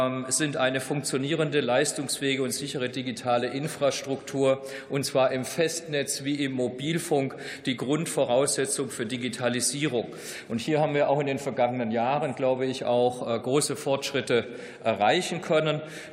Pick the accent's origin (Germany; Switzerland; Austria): Germany; Baden-Württemberg; leider ist ja mein Heimatbundesland Baden-Württemberg das Schlusslicht.